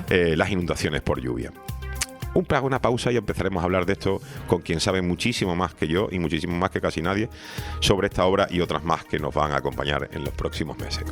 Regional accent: Andalusia, Spain; born there; Exagerado soy, ¿no? Paso, nací en Andalucía.

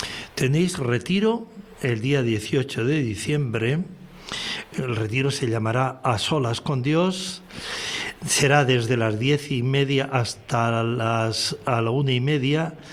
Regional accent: Canary Islands, Spain; El tercer bloque somos nosotros, los de Tenerife, juntamente con Andalucía. Nosotros pertenecemos a Sevilla, al arciprestazgo de Sevilla.

